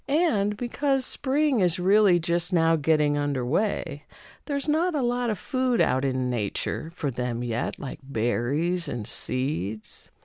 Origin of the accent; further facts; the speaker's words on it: Midwest, United States; moved away as an adult; also born or lived in Seattle; I grew up in the Midwest, and I set off on a journey when I was 20 years old to live in the desert. But I kind of got blown off course, and I ended up in Seattle. And I stayed there for 40 years.